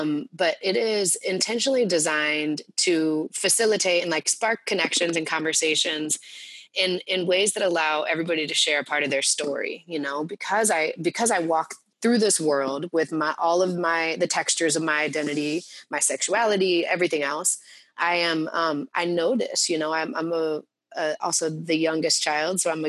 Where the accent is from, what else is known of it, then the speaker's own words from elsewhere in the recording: Texas, United States; what I found growing up in Texas, what I found working in education with some of the most brilliant educators and scholars